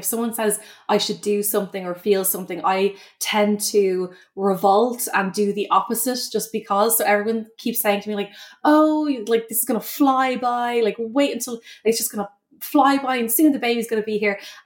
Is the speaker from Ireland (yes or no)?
yes; Ireland; moved away as an adult; now in San Francisco, United States; I basically started this, I suppose, officially in my early 20s when I moved from Ireland to San Francisco. So I was living in California